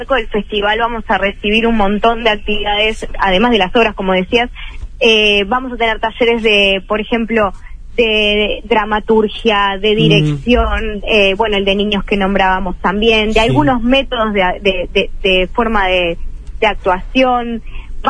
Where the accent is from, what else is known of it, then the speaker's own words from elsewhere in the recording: Montevideo, Uruguay; now in Maldonado, Uruguay; Yo soy de Montevideo, pero realmente estar conviviendo acá con los artistas me ha hecho conocer muchísimos elencos muy buenos.